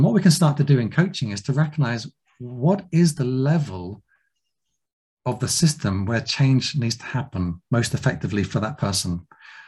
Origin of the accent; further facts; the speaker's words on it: South West England, United Kingdom; I'm from Cornwall and I'm from the UK, so my communities tend to be more in that way.